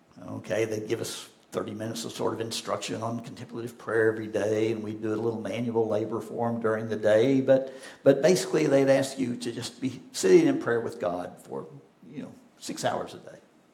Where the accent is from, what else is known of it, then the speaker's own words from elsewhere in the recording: Bentonville, Arkansas, United States; When I was growing up, I grew up in Bentonville, Arkansas.